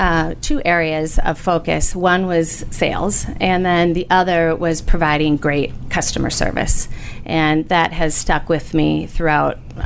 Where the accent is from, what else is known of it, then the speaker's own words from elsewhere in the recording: Osseo, Minnesota, United States; I grew up in a small town by the name of Osseo, which is just north of Minneapolis in Minnesota.